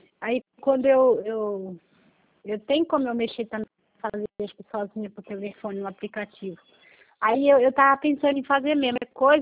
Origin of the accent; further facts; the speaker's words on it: São Paulo, Brazil; Não, sou do Rio, não. Eu sou de São Paulo.